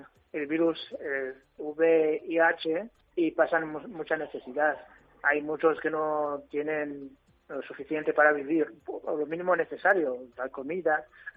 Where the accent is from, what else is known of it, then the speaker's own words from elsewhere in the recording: Rwanda; now in La Solana, Spain; Yo vengo de Ruanda. Los obispos de ahí dirigen a unos sacerdotes que mandan a los países de aquí, de Europa, de América, para estudiar primero